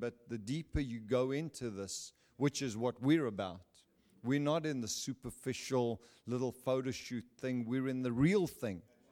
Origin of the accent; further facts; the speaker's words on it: United States; I'm not here as an American.